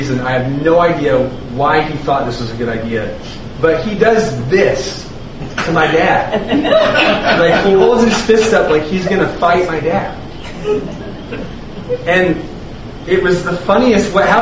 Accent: Arkansas, United States; It happened when I was a little boy. I grew up in Arkansas, and I remember one time my younger brother had gotten in trouble with my dad.

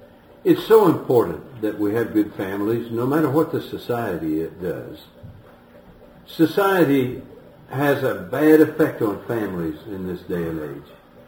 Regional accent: Lubbock, Texas, United States; I once took a trip from Houston back to Lubbock, where I grew up in Texas, with a couple of college girls.

